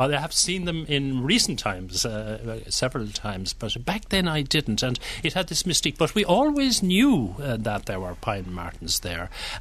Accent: Limerick, Munster, Ireland; Where I grew up in Limerick

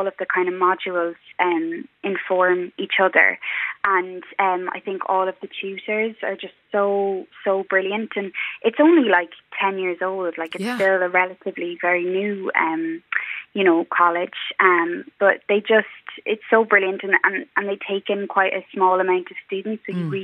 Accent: Cork, Munster, Ireland; So I grew up in Cork

